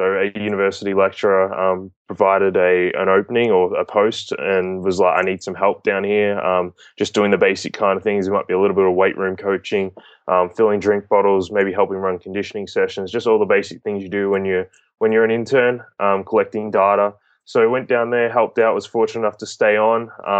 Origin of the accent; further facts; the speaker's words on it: Australia; So my background, obviously I'm from Australia, so did all my schooling over there, played Australian football, basketball, cricket